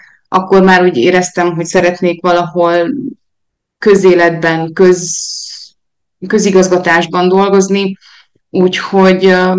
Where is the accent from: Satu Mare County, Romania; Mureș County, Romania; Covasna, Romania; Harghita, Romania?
Satu Mare County, Romania; Pir; egy kis faluban születtem, ott töltöttem a gyerekkoromnak az első 9-10 évét Szilágypérba, úgyhogy én igazából a vidéki falusi környezetben szocializálódtam, mezőgazdász családból származom